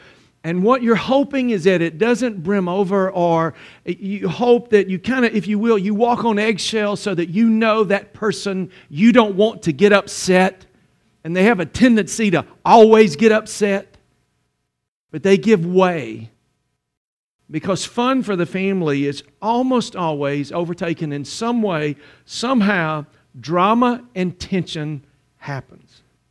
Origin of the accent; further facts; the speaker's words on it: Mississippi, United States; Where I grew up in Mississippi, that was the norm, man.